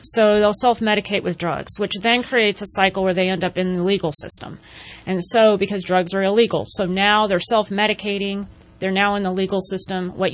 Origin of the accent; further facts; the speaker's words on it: Modesto, California, United States; also born or lived in New York City; I'm originally from Modesto, grew up there. And then went to college in the School of Visual Arts in New York City, then came back to California